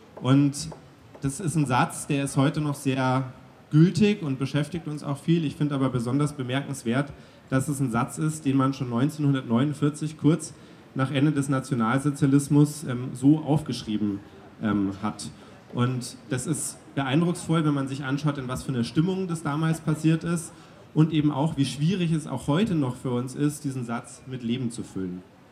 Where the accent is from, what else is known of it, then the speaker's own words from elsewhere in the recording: Munich, Bavaria, Germany; warum das Grundgesetz für mich als Münchner Politiker eigentlich besonders wichtig ist.